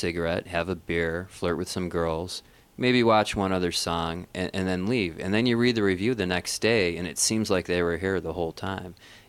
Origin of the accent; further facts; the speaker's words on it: Midwest, United States; From the Midwest.